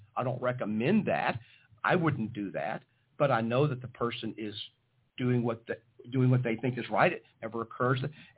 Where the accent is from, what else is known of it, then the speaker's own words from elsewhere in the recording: Cincinnati, Ohio, United States; I grew up in the Churches of Christ in a very conservative, small church in Cincinnati, relatively small, with Kentuckians